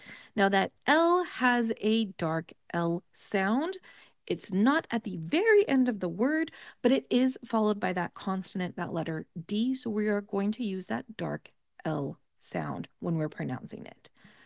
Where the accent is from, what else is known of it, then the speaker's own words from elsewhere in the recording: California, United States; accent: Californian; Like I said, I am from the United States. I have a very Californian accent.